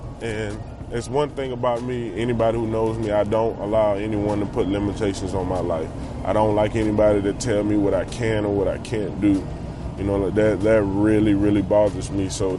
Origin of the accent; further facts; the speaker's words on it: Louisiana, United States; Growing up in Louisiana, it was tough. I never played organized sports. I always played around the neighborhood and the projects that I grew up in.